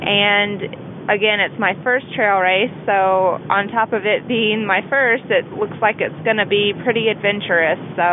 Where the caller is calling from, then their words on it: Missouri, United States; I'm calling from Missouri.